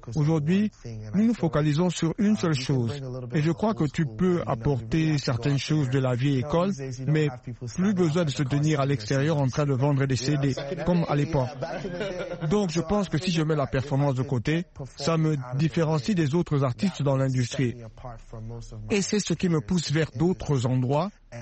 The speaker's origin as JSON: {"language": "French", "country": "Ghana", "tie": "born or raised there", "also_born_or_lived": "Nigeria", "said": "Mais au Ghana où je vis, où j'ai grandi, je suis né au Nigeria, mais j'ai grandi au Ghana."}